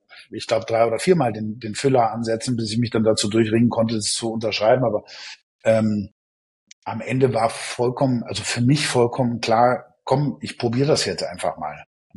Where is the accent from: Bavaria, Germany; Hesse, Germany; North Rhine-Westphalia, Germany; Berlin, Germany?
Bavaria, Germany; Augsburg; Und als wir dann nach Europa zurückgegangen sind, nach Augsburg, meine Heimatstadt